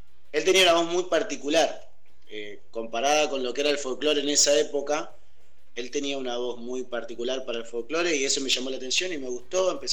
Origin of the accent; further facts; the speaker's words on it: Buenos Aires Province, Argentina; yo soy de Buenos Aires, me encanta la fusión de Capital Federal con la costa.